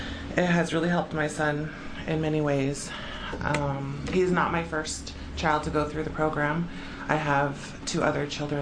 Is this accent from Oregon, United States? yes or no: yes; Warm Springs, Oregon, United States; I'm from Warm Springs.